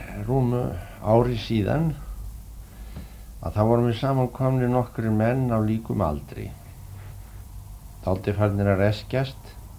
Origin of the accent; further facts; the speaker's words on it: Stokkseyri, Southern Region, Iceland; born there; ég er fættur úr Stokkseyri á Klöpp 13. apríl 1909. Nú foreldrar mínir voru Sæfinna Jónsdóttir frá útverkum og … frá Háfi í Holtum í Rangárvallssýslu.